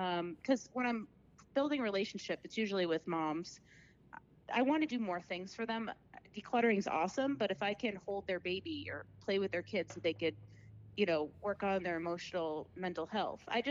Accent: Sharon, Massachusetts, United States; That's National Geographic in my hometown, Sharon, Mass.

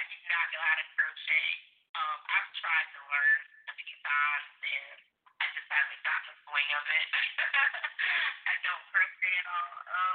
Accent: Sumter, South Carolina, United States; also born or lived in New Jersey; So, you know, I'm actually born in New Jersey. My mother's from New Jersey. Then, you know, my father was in the military, and he's from the South, so we ended up moving down here to a station at Shaw Air Force Base. So, I grew up in Sumter, South Carolina

